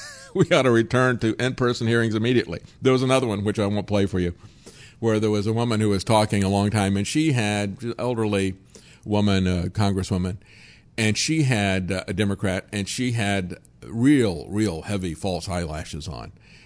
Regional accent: New Jersey, United States; I'm from New Jersey. You from Jersey? I'm from Jersey, too.

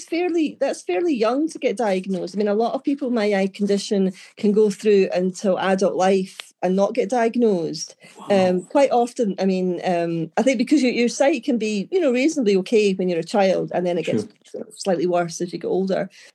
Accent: Stirling, Scotland, United Kingdom; So I grew up in Stirling, so born and bred in Stirling. Okay. Dad's from Stirling, mum was from Glasgow. So I'm back living in Stirling, having, you know, been away and round the world and back again.

